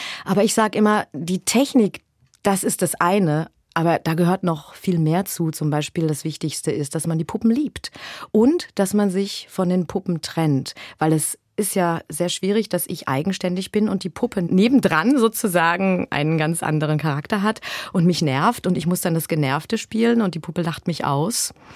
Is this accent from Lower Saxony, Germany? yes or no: no; Gelsenkirchen, North Rhine-Westphalia, Germany; Ich komme aus Gelsenkirchen.